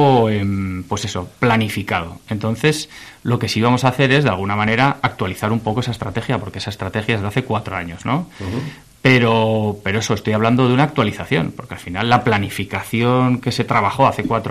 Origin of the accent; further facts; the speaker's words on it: Pamplona, Navarre, Spain; Pues yo soy de Pamplona y vivo allí.